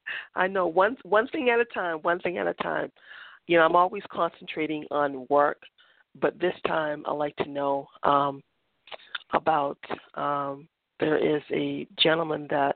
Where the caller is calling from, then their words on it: Boston, Massachusetts, United States; I am calling from Boston.